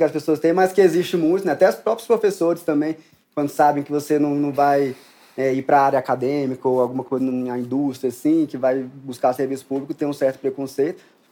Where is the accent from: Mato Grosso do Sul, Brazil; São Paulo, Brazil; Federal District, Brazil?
Federal District, Brazil; Brasília; eu tenho 30 anos, eu sou formado em engenharia mecânica aqui pela UNB, em Brasília mesmo, sou de Brasília, né?